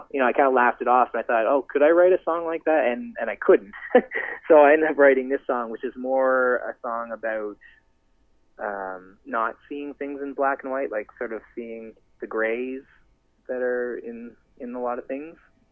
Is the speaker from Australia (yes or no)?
no; Orillia, Ontario, Canada; So I'm from Orillia, Ontario, and in Orillia